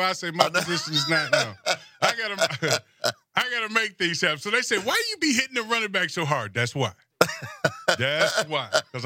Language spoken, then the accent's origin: English; Detroit, Michigan, United States; The Detroit Lions... I'm from Detroit. I was never a Detroit Lion fan at all, ever.